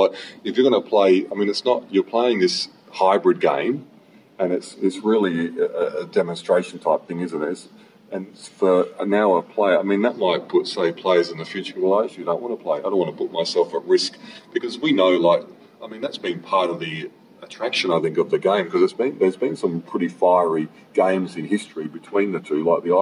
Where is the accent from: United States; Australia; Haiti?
Australia; South Australia; being South Australian, we've grown up with that rivalry against Victoria